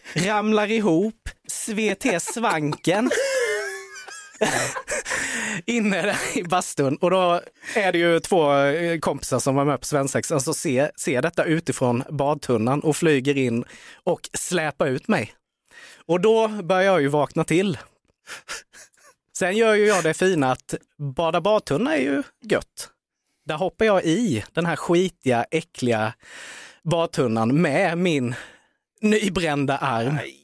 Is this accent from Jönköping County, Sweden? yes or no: yes; Värnamo, Jönköping County, Sweden; i Värnamo, där jag är ifrån.